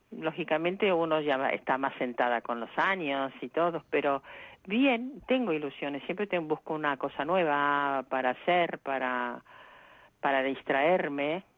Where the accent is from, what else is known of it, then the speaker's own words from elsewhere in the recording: Argentina; moved away; cuando yo me fui de Argentina en el 69